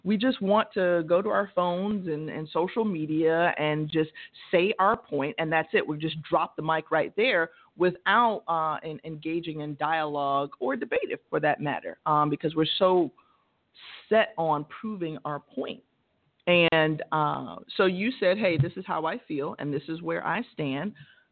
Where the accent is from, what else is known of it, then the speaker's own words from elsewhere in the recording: Tampa, Florida, United States; I grew up right here in Tampa, as I mentioned, West Tampa Boys and Girls Club and Zonta Boys and Girls Club were the branches that I attended.